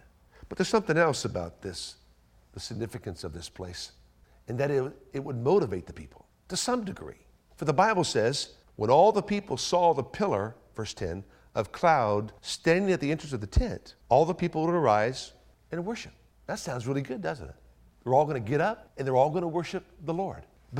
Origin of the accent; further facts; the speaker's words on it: Delaware, United States; I can recall growing up in Delaware that there was a church